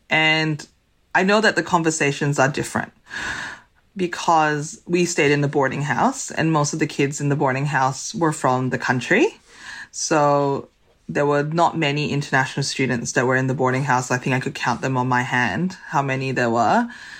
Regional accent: Singapore; also born or lived in Hong Kong; well, we're Singaporean, but we were born in Hong Kong.

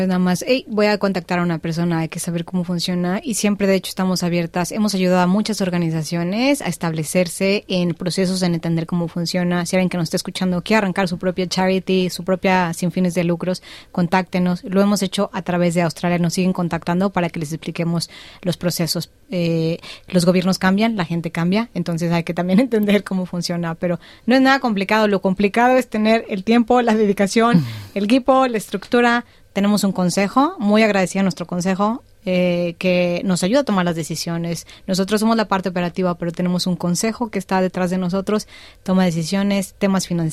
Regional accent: Mexico; Dulces con chile, como mexicanas.

